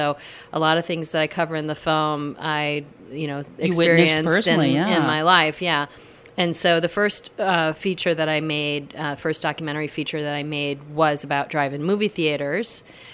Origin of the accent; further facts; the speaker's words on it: Illinois, United States; I grew up outside of Chicago, and we had three good drive-ins nearby that we frequented.